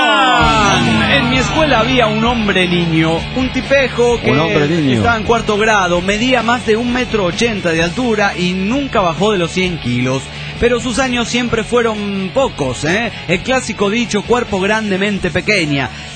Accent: Mexico City, Mexico; Soy el cogelón del DF mexicano.

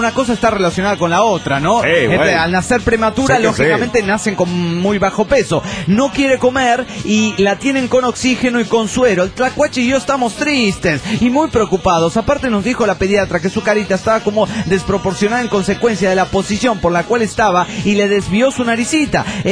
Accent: Colombia; yo soy de Colombia

